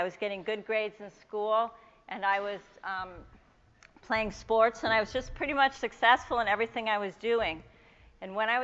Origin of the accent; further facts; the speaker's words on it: Chicago, Illinois, United States; I was raised in Chicago, and my grandparents raised lots of money for the state of Israel. But my whole upbringing was really about being Jewish.